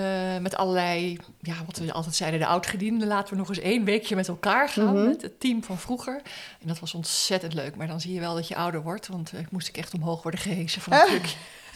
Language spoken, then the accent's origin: Dutch; Arnhem, Gelderland, Netherlands; born there; also born or lived in Haarlem; Maar ik ben geboren in Arnhem.